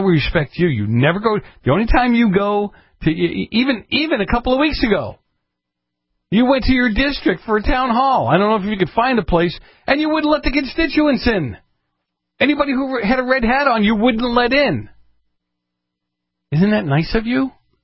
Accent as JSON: {"language": "English", "region": "Massachusetts", "country": "United States", "tie": "born or raised there", "said": "See, I grew up in Massachusetts."}